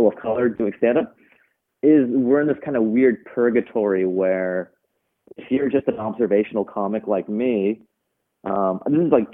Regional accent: Seattle, Washington, United States; born there; because, you know, I was born in Seattle, right? I'm very American, but that's also part of my identity as well. Like, my parents are from Afghanistan, so I have a unique perspective

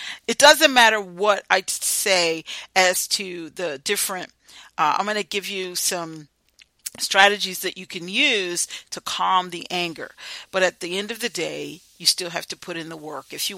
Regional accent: United States; not just as a veteran, but as an American

